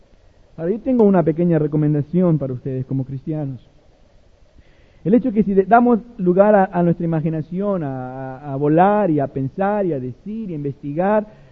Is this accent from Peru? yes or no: yes; Lima, Peru; born there; Yo nací en Lima, Perú, en la República de Lima, Perú, en Sudamérica